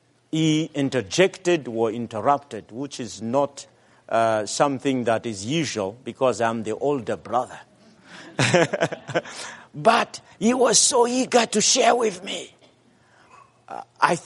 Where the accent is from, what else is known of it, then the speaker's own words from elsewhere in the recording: Madagascar; So my part was to go to my home country, Madagascar, and be part of the year-end meetings there.